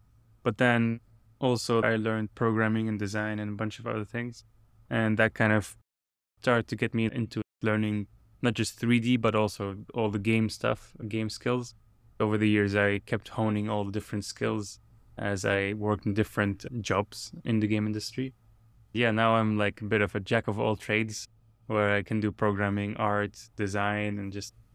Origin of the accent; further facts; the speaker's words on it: Dubai, United Arab Emirates; also born or lived in Iraq / Germany; now in Japan; I am originally from Iraq, born in Germany, lived there for a few years, and then was in Dubai for most of my life. And then now I'm in Japan since 7 years ago.